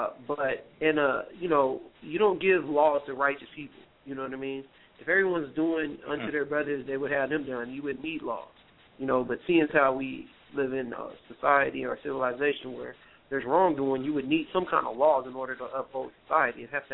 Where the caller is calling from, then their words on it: California, United States; I'm calling from California.